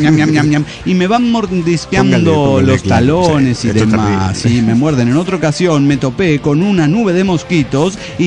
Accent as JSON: {"language": "Spanish", "town": "León", "region": "Guanajuato", "country": "Mexico", "moved": "yes", "lives_now": "United States", "said": "soy de León, Guanajuato, pero ando aquí del otro lado."}